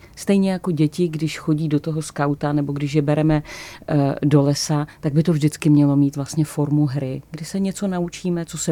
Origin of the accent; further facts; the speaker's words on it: Ostrava, Moravian-Silesian Region, Czechia; now in Prague, Czechia; já jsem tedy z Ostravy, a šli jsme navštívit pěšky mé rodiče.